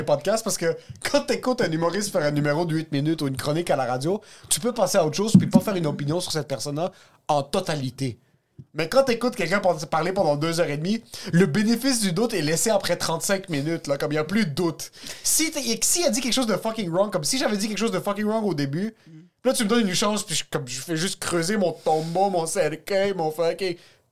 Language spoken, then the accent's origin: French; Quebec, Canada; Parce que même moi, je suis Québécois